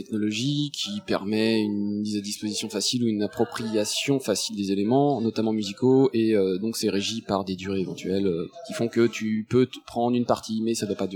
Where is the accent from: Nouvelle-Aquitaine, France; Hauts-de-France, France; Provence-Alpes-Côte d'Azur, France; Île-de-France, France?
Île-de-France, France; Enfin, on est d'Île-de-France.